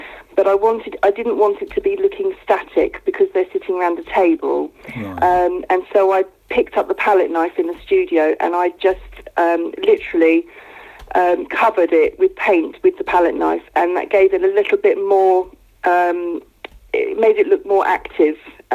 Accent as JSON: {"language": "English", "town": "Rotherfield", "region": "South East England", "country": "United Kingdom", "tie": "born or raised there", "said": "they're in my village that I grew up in, Rotherfield, and it's just something that I associate with my hometown, if you like."}